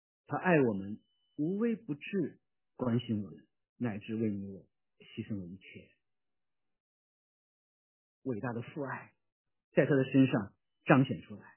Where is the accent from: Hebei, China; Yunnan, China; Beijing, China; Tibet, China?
Beijing, China; 我小时候生在这个长在这个北京城里面，老北京见面